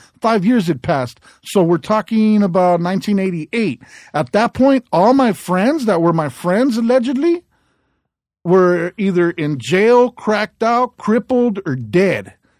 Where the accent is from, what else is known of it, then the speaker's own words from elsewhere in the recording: South Gate, California, United States; I grew up in Southgate, yeah.